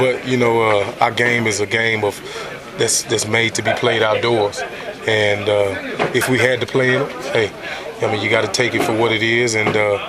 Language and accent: English; the South, United States; I love the snow. I'm from the South, so didn't get to see it much.